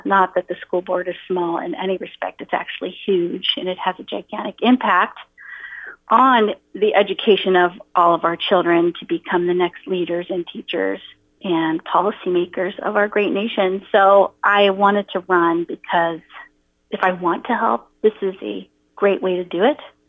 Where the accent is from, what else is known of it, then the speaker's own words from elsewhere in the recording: California, United States; I grew up in California, met Rob in Honolulu.